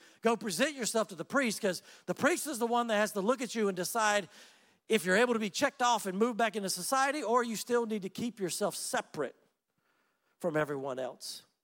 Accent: Laurinburg, North Carolina, United States; also born or lived in Louisiana; Well, I grew up in Louisiana the first 12 years of my life, but my hometown in North Carolina is Laurinburg, North Carolina.

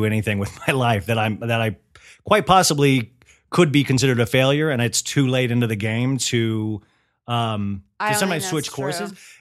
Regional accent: Kansas, United States; wow, I'm from Kansas and now I'm here.

